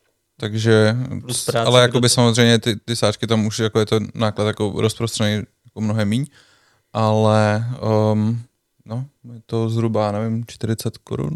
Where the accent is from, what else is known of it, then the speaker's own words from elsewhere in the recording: České Budějovice, South Bohemian Region, Czechia; tím, jak jsme z Budějovic a vlastně hodně našich odběratelů je třeba v Praze